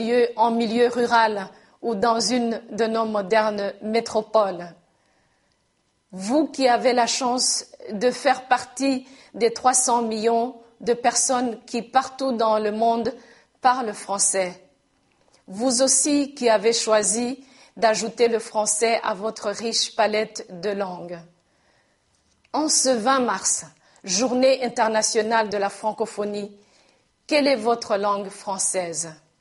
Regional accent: Rwanda; first language Kinyarwanda; French is a second language; Pour moi, qui suis citoyenne du monde, profondément africaine et originaire de ce village nommé Rwanda, ma langue française vit et cohabite avec mes autres langues, ma langue maternelle et nationale, le Kinyarwanda, et mes autres langues de travail, l'anglais et le swahili.

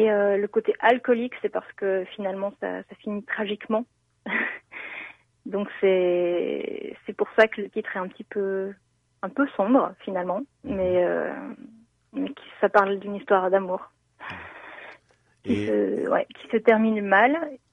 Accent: Belgium; now in France; moi, je suis belge, en fait, à la base. Maintenant, j'habite en France. Mais donc, j'ai un nom belge du côté flamand

